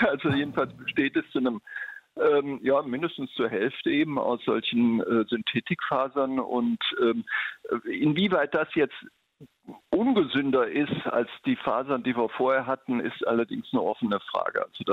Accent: Rhineland, Germany; also als ich gerade anfing in Bayern und ich komme ja aus dem Rheinland, da war das Bayernland mir erstmal völlig unvertraut und fremd

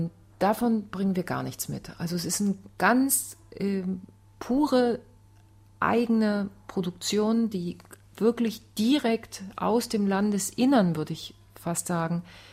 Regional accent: Argentina; German is a second language; Denn man muss sich vorstellen, wir sind Argentinier, wir sind Künstler und wir müssen einfach alle alles können.

